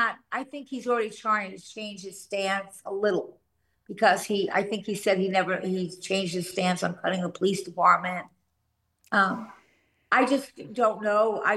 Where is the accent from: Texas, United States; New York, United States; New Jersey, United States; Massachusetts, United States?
New York, United States; Long Island; I came from Long Island, and basically the suburbs